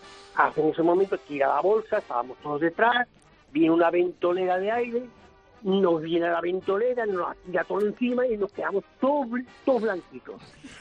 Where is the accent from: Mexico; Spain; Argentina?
Spain; Valencia, Valencian Community; yo soy de Valencia